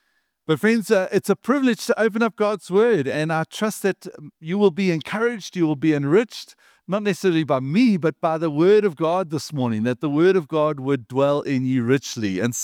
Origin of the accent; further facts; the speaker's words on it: Durban, KwaZulu-Natal, South Africa; So we're from Durban, and it's really cold, yeah.